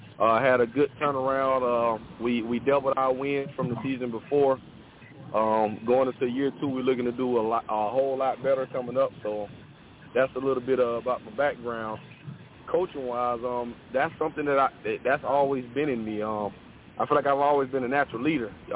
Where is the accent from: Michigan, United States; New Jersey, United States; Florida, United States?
Florida, United States; Tampa; I'm born and raised in Tampa, Florida. Went to Wharton High School, and I played ball at Southeastern University.